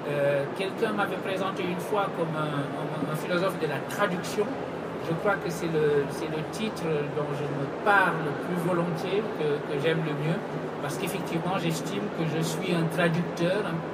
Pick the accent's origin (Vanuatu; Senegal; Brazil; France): Senegal; Dakar; au moment où je rentre chez moi à Dakar